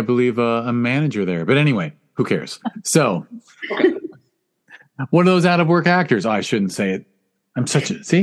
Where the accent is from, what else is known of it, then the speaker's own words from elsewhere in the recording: Studio City, California, United States; I grew up in Studio City as well